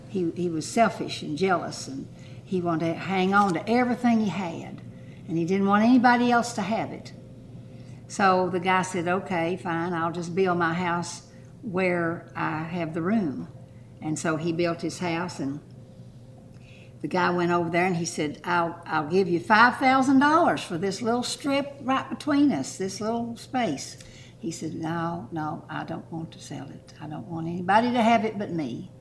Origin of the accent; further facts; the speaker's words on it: Kentucky, United States; I come from Eastern Kentucky up in the Appalachian Mountains, and my grandfather came from Catanzaro, Italy, and he came into a land of America